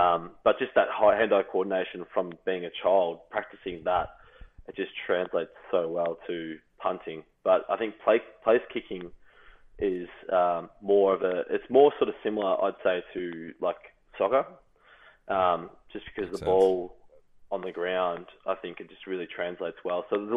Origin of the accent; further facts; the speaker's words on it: Australia; basically being another Australian that sort of helped with any homesickness that might have happened